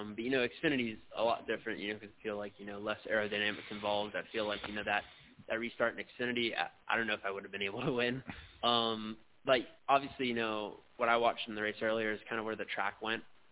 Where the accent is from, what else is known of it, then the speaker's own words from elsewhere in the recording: Miami, Florida, United States; Yeah, you know, I'm growing up in Miami, you know, I raced carts with more of the international scene